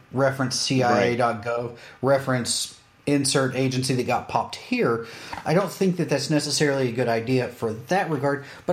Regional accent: Tennessee, United States; but I'm originally from Tennessee and I live and voted in Georgia.

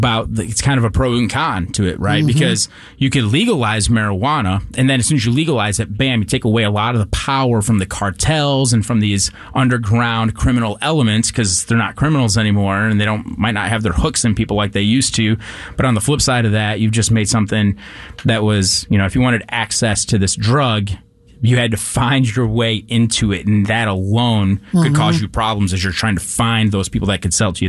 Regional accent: Netherlands; This is something I've experienced in my home country in Holland.

